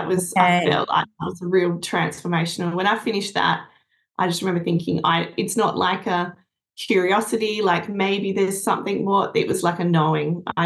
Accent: Western Australia, Australia; born there; I was born in Western Australia in the country.

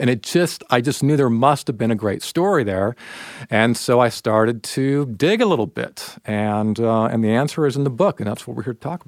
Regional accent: Stockton, California, United States; it sounds like the 1950s to her when I describe growing up in Stockton. But yeah, punk rock even made it to Stockton.

